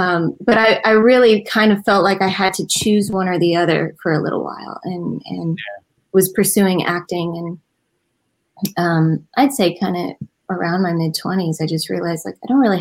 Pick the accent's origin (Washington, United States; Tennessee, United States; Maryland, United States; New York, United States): Tennessee, United States; Nashville; grew up in a musical family. My dad is a songwriter and a musician. … we grew up in Nashville.